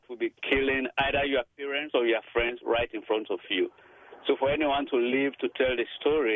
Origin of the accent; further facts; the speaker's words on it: Sierra Leone; now in United States; I am from Sierra Leone, which borders with Liberia.